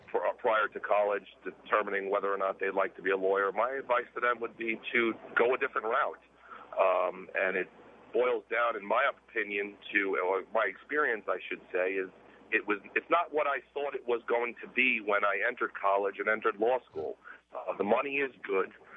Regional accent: New York, United States; graduated from a law school in New York, was born and raised in New York

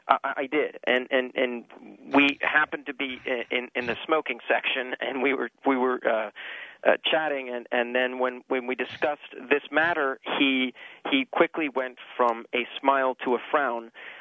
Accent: Venezuela; Yes, I was born in Venezuela and reared there as well. I am, in fact, a Venezuelan citizen.

